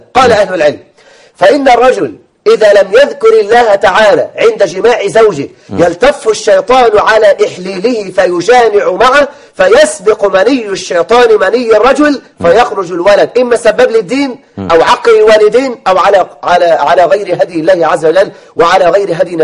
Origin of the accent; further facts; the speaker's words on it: Egypt; كان عندي قبل الأمس واحد يعد من عتاه السحرة عندنا في مصر،